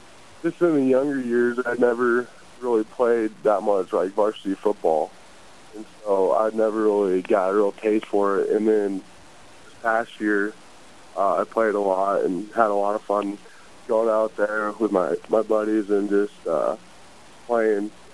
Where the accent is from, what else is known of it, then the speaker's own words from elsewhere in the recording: Nebraska, United States; No, I mean, growing up in Nebraska